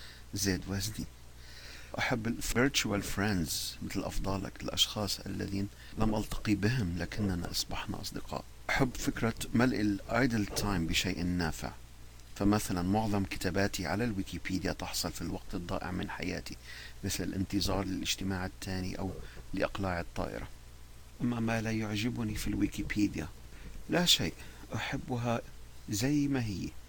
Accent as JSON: {"language": "Arabic", "country": "Lebanon", "said": "بعدها اكتشفت بنقص خطير في المعلومات عن بلدي الأصلي لبنان،"}